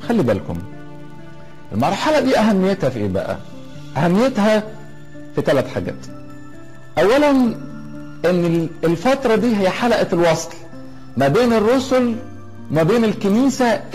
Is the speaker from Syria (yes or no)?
no; Egypt; عسكر عندنا في مصر قديمة